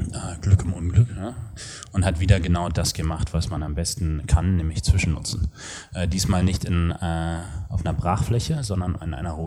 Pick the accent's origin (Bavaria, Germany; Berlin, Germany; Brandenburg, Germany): Berlin, Germany; moved away as an adult; also born or lived in Cape Town, South Africa; ja, ich bin Berliner und hier aufgewachsen. Und als es Zeit wurde, dann zum Bund zu gehen, bin ich geflohen nach Südafrika.